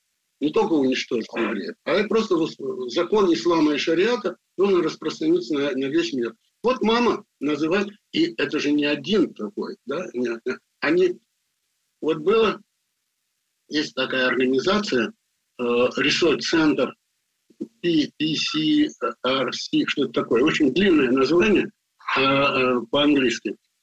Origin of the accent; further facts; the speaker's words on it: Baku, Azerbaijan; Значит, я родился в Баку. Это многонациональный город.